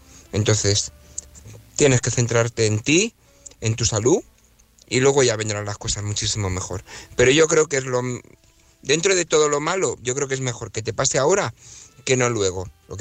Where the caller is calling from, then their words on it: Barcelona, Catalonia, Spain; de Barcelona.